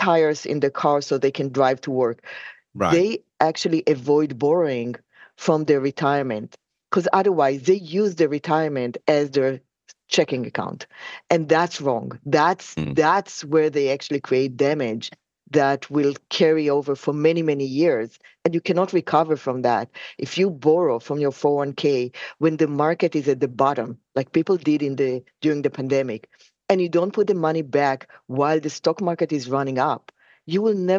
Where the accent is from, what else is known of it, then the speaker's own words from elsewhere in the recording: Israel; I'm from Israel.